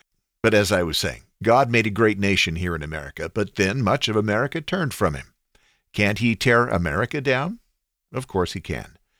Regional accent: United States; Yes, I am an American, so I care deeply what happens here

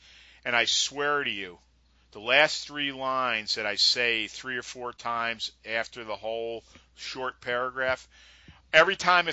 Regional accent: New York, United States; You know, I've always, you know, I'm a New Yorker.

